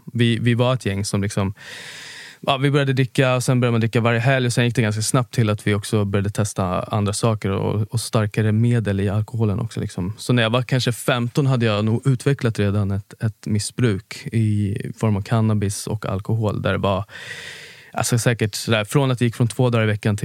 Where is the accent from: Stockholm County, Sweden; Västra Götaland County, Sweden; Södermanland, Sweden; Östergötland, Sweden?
Stockholm County, Sweden; Nacka; jag är uppvuxen ute i Nacka som är en stor förort till Stockholm där det finns både jättefina områden och mindre fina områden. Jag är liksom uppvuxen i lägenhetsområden med mamma, pappa, två syskon.